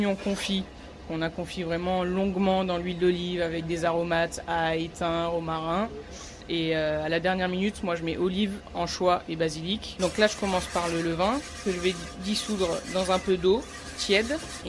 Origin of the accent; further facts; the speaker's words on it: Nice, Provence-Alpes-Côte d'Azur, France; Moi, je suis niçoise, j'ai vécu 17 ans là-bas, donc c'était important pour moi de prendre un nom niçois pour mon premier restaurant. C'est une ville qui inspire beaucoup ma cuisine, c'est ma ville natale que j'adore